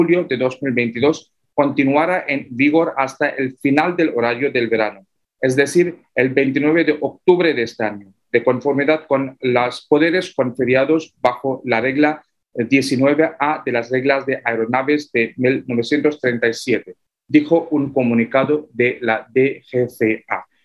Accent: New Delhi, Delhi, India; Spanish is a second language; Yo soy de la capital de Nueva Delhi.

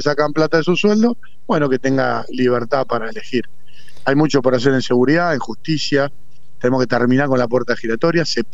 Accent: Buenos Aires Province, Argentina; soy bonaerense, vivo en la provincia de Buenos Aires

